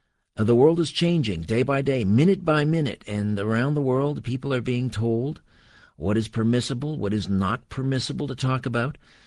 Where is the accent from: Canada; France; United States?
Canada; Brantford, Ontario; A few weeks ago, I was in my hometown, Brantford, Ontario, Canada.